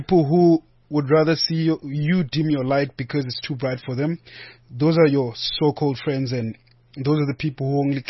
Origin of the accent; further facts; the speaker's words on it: South Africa; it's also just embracing the fact that I'm a South African and embracing, obviously, my language and the different languages that people speak in South Africa.